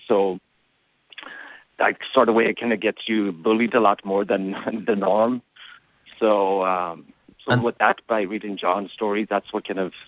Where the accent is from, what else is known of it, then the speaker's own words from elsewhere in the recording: Gweedore, Ulster, Ireland; it actually was quite similar to my own story, actually growing up in Gwydor, just being doing that Irish dancing.